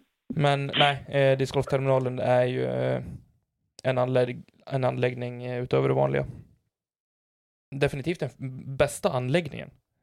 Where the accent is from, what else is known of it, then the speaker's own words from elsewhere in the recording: Falun, Dalarna County, Sweden; Och det är hemma i Falun på Åsbo discgolfbana.